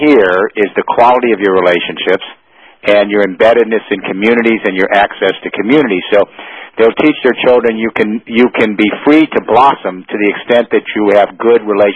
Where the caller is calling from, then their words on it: Paris, Île-de-France, France; In Europe, I'm in Paris. I'm calling you from Paris right now.